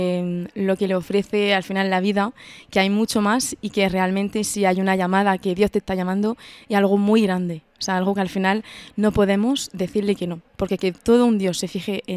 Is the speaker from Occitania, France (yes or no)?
no; Île-de-France, France; Spanish is a second language; moved away as an adult; now in Spain; yo, bueno, vengo de Francia y es verdad que ahí, pues en la zona de París, yo no había conocido mucha vida religiosa.